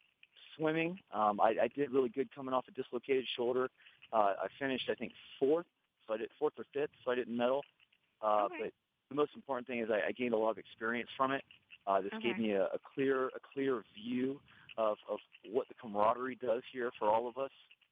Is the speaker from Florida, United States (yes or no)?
yes; Cocoa Beach, Florida, United States; I'm from Cocoa Beach, Florida.